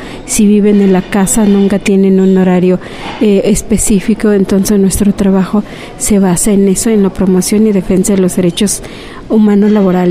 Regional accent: Oaxaca, Mexico; now in Mexico City, Mexico; soy originaria de Oaxaca, pero también, bueno, yo estoy aquí en el DF

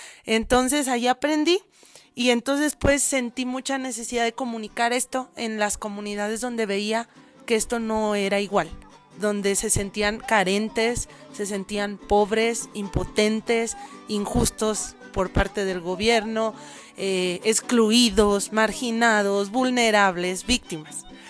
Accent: Mexico; vivo en Tequisquiac, ese es un pueblito en México. Soy originaria de este mundo del Anáhuac, pero también digo que soy hija de la Pachamama.

